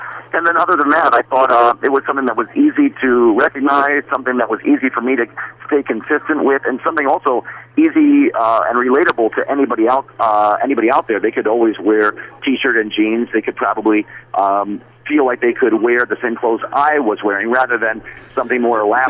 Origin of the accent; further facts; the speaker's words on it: Michigan, United States; I grew up in Michigan, and we would go to Windsor, Ontario, and Toronto, Ontario, quite frequently